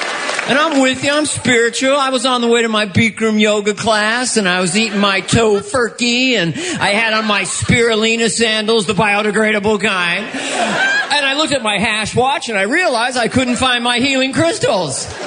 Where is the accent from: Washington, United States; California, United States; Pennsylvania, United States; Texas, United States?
California, United States; We're from Northern California. So the rest of the country thinks we're a little granola heads.